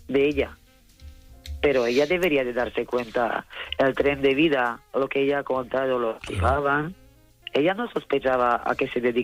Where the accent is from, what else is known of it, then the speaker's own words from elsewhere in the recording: Slovakia; now in Spain; Soy de Eslovaquia, vivo en provincia valenciana.